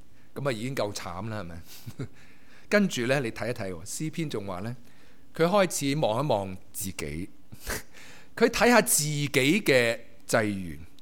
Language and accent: Chinese; Guangdong, China; 这个是我们广东人很明白的道理。